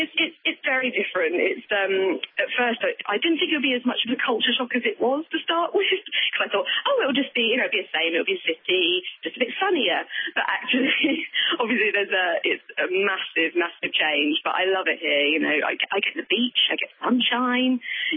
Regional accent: Reading, South East England, United Kingdom; I grew up in Reading in Berkshire, which is actually the same county that Kate Middleton grew up as well.

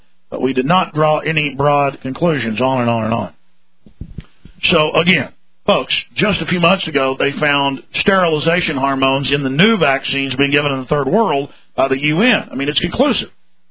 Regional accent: Dallas, Texas, United States; Well, I grew up in Dallas where you're at, and it's really bad.

